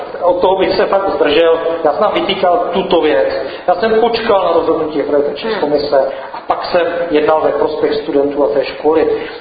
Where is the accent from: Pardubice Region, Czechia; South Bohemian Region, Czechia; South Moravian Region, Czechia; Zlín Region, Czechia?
South Moravian Region, Czechia; já jsem naopak na Jižní Moravě, jsem to pojel, jsem z Jižní Moravy.